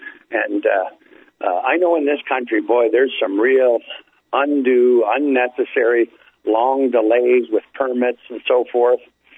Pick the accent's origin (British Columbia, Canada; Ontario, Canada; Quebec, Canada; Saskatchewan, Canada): Ontario, Canada; Hamilton; My hometown, Hamilton, Ontario, had the two biggest steel company of Canada, DeFasco, Dominion Foundries and Steel.